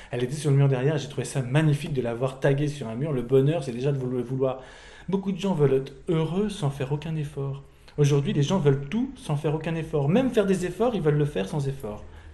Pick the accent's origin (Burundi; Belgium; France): Belgium; je suis belge d'origine